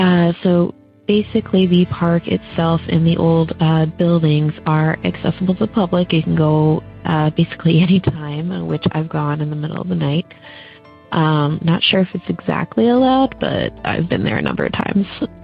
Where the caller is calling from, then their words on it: Bellingham, Washington, United States; I'm calling from Bellingham, Washington.